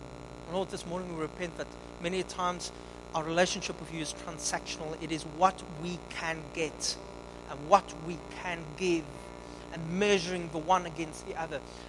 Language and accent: English; Upington, Northern Cape, South Africa; Because in the desert, I'm from Upington, trust me, I know.